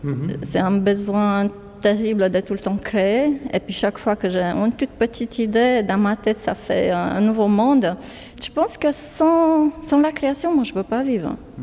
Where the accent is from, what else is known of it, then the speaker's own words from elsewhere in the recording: Romania; Justement, le fait que je viens de Roumanie, là, on n'avait pas la possibilité de trouver des matériaux.